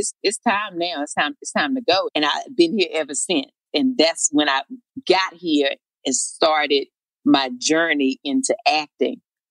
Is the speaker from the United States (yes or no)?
yes; Eden, United States; And I was back in my hometown of Eden. And I decided to apply for Columbia College in Chicago.